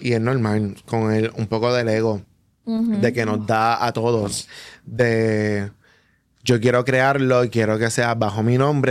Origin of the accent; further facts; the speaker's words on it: Puerto Rico; en nuestra realidad como puertorriqueños